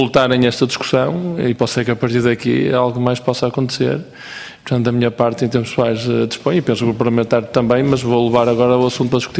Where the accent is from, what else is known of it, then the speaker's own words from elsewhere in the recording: Barcelos, Braga, Portugal; eu sou de uma terra de Hóquei Patins, não é? Portanto, sou de Barcelos